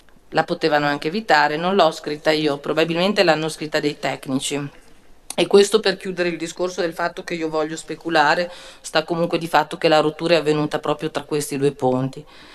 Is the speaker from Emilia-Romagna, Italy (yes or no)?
yes; Soliera, Emilia-Romagna, Italy; se noi che siamo di Sogliera, che siamo i diretti interessati dell'utilizzo di questo ponte